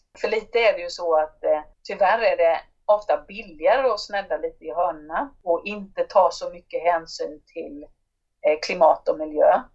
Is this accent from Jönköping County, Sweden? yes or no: yes; Jönköping County, Sweden; numera är jag landshövding i Jönköpings län, som ju är mitt hemlän då.